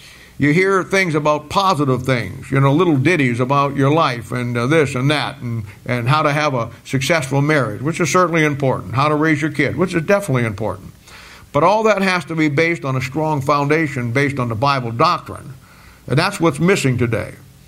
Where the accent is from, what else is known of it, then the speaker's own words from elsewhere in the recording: Canton, United States; When I grew up back in Canton, when I grew up in the era of the old boys that were the last of the last of the Philadelphian church age